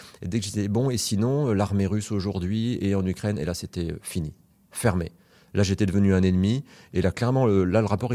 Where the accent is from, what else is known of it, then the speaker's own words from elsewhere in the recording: France; moved away; Autant chez nous, en France en particulier, en Europe, mais en France en particulier, on est tout le temps en train de critiquer le pouvoir en place